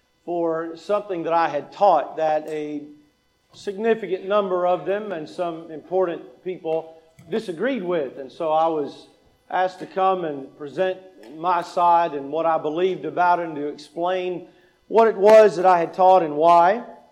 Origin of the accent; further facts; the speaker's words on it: Kentucky, United States; I grew up in Kentucky, and Kings Island was just up the road